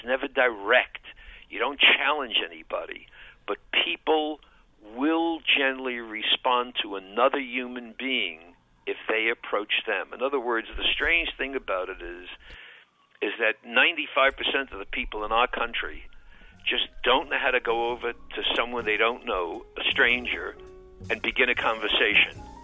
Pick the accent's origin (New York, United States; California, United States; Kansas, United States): New York, United States; New York City; accent: New York City; Or in New York City, we, as you could tell from my accent, and you mentioned I live in New York City